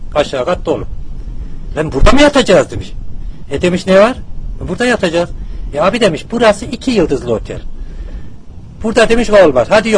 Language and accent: Turkish; Nevşehir, Turkey; Nevşehir kurban, biz Nevşehirliyiz.